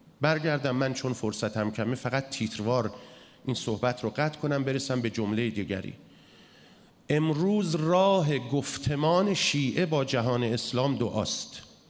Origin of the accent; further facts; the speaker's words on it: Iran; گفتم نه من ایرانی هستم.